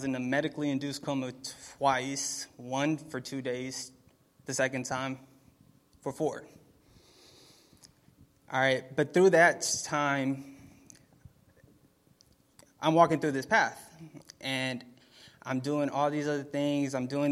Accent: Dallas, Texas, United States; I'm from Dallas, Texas. I'm 22 years old.

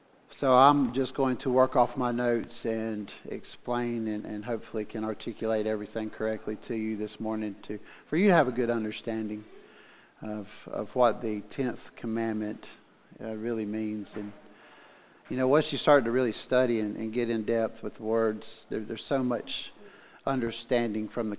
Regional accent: United States; well, I'm from Oconee County

